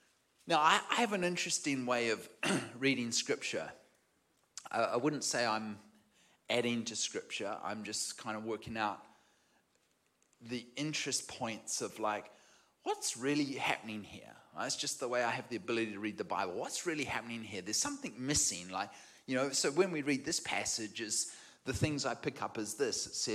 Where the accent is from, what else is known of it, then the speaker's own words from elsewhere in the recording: New Zealand; Now, I'm a New Zealander. I'm American too.